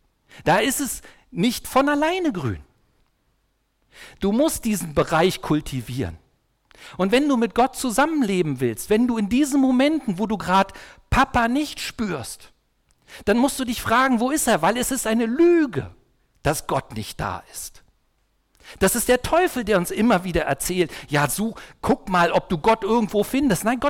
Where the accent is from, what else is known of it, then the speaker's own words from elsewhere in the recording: East Germany, Germany; Ich bin ja in der DDR aufgewachsen